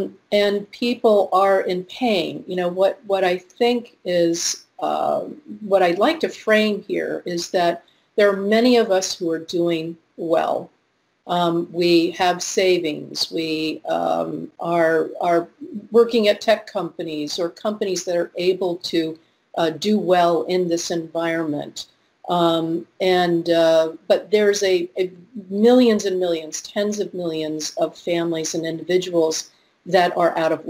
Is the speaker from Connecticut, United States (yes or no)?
yes; Connecticut, United States; from my home state, Representative DeLauro